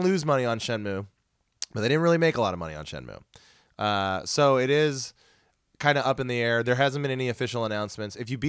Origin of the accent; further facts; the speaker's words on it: United States; I never would have picked up on as an American person